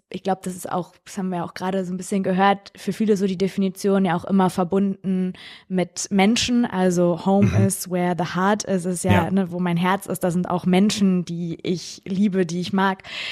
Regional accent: Germany; born there; Also ich bin in Deutschland geboren, eben in Mal, in der Grimme-Stadt Mal.

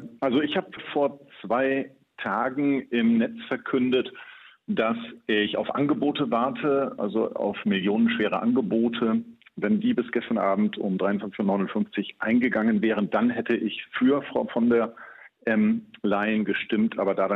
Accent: Lower Saxony, Germany; ich bin Niedersachse

